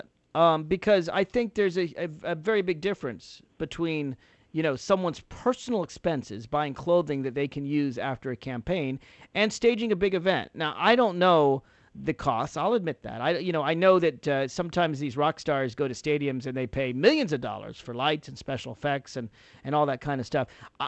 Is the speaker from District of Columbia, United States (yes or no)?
yes; Washington, District of Columbia, United States; Senator Ted Stevens is on trial right here in my hometown, Washington, D.C.